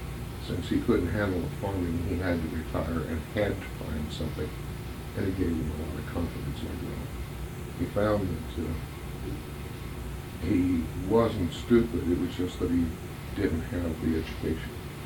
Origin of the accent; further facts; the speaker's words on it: Kentucky, United States; born there; I was born in Bath County on November the 26th, 1944.